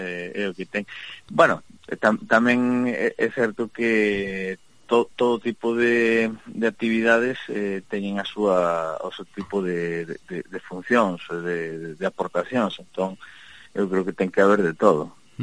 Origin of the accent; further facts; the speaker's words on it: Mexico; ainda que me criei en México, non me tocou toda esa época